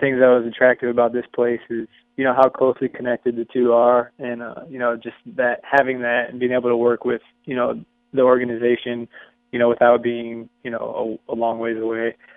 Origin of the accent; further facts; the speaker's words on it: Iowa, United States; but I'm from Iowa. I have to handle that, so not too worried about that.